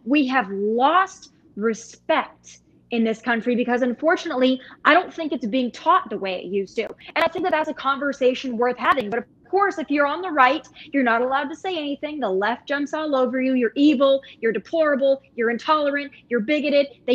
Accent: United States; I'm an American. I'm a taxpayer. I'm a voter.

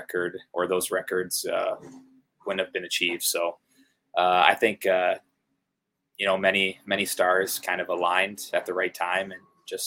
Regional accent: United States; Probably not, because I'm American

